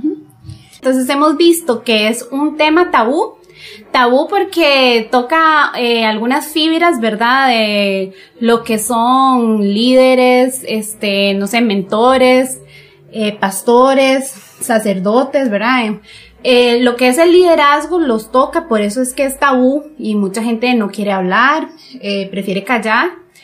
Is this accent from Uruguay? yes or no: no; Costa Rica; Somos de Costa Rica.